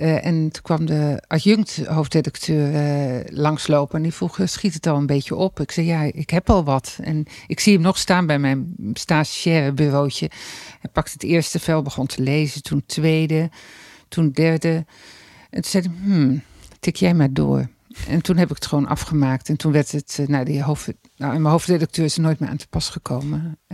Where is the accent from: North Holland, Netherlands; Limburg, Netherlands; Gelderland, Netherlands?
North Holland, Netherlands; Amsterdam; En als ik ze dan probeerde uit te leggen dat ik uit Amsterdam kwam